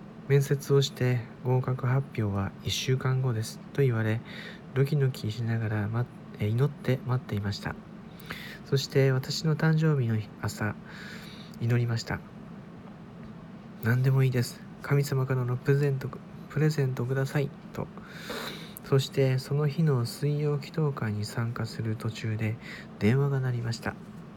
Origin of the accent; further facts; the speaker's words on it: Niigata, Japan; now in Tokyo, Japan; 地元新潟から東京へ引っ越しをして仕事を探す時のお話です。